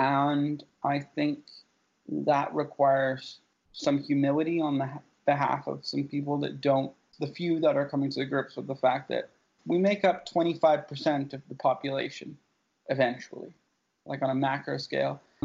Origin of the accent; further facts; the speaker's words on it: United Kingdom; I grew up in Britain and they used to call it cradle to grave care.